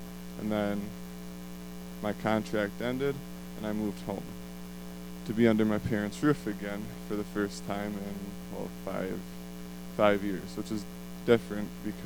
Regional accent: Kewaunee, Wisconsin, United States; Oh, I was born in Kewaunee. Grew up there my whole life. Grew up going to Lutheran church.

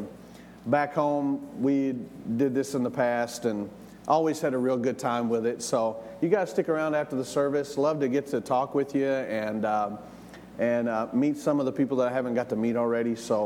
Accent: Tennessee, United States; I'm from Tennessee. I've been here for 5 months.

